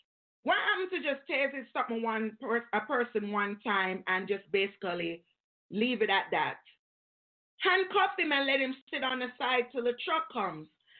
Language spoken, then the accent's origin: English; Jamaica; now in United States; Now, we have a lot of Jamaicans like myself living in America. And nobody cares we're Jamaican when they pull us over.